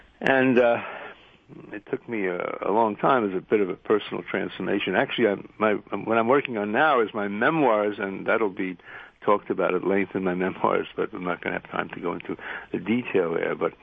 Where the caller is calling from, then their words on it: New York City, New York, United States; because I'm calling from New York State, and New York City, rather. I live near Riverside Church